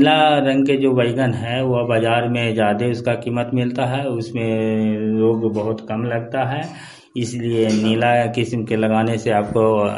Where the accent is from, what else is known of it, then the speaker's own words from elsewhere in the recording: Murdali Chak, India; मैं मुरदली चक ग्राम के रहने वाला हूँ।